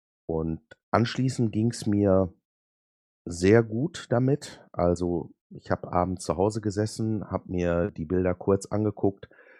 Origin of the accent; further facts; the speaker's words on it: Duisburg, North Rhine-Westphalia, Germany; bin ich dann die 230, 240 Kilometer da in meinen alten Heimatort ins Ruhrgebiet gefahren, nach Duisburg